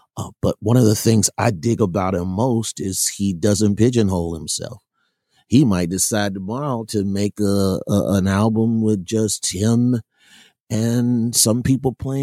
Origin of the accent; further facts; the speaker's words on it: Dayton, Ohio, United States; I went to Cincinnati. I'm from Dayton, Ohio.